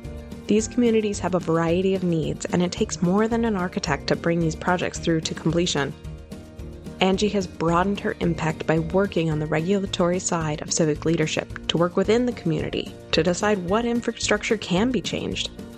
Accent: South Dakota, United States; And you have taken flight and carved a new path for yourself in South Dakota, my home state.

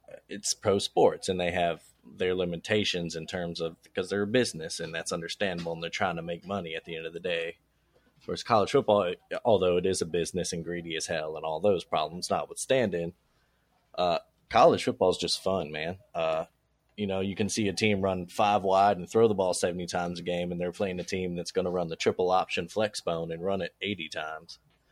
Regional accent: Baltimore, Maryland, United States; I was a weird kid growing up in Baltimore, where I grew up, where college football is not a thing.

